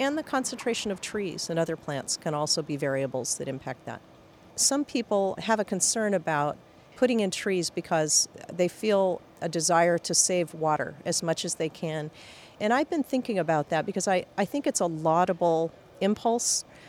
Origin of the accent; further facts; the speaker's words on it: Phoenix, Arizona, United States; And, you know, I grew up in Phoenix, and kids, during the summertime, kids went out and played at night.